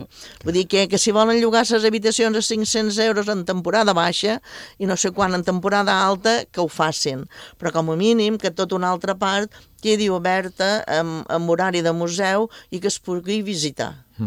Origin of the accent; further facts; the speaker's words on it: Ibiza, Balearic Islands, Spain; Jo penso que així com a mínim com a eivissencs o com a eivissenca em sentiria